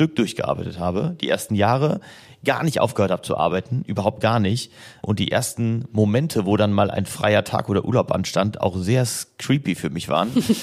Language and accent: German; Mannheim, Baden-Württemberg, Germany; ich komme gebürtig aus Mannheim und habe meine ersten Ausbildungswege in Ludwigshafen hinter mich gebracht.